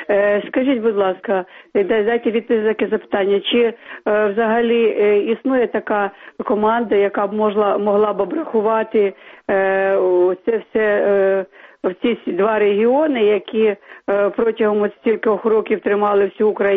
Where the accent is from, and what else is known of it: Kyiv, Ukraine